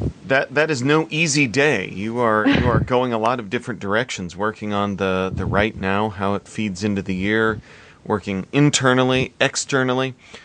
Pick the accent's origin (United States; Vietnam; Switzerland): United States; Midwest; being a Midwesterner like you, that scrappy is a word we use a lot